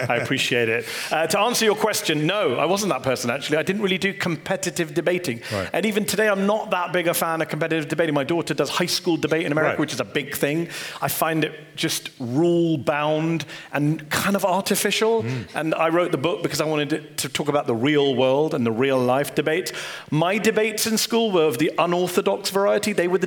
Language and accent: English; London, United Kingdom; This is London. This is my hometown.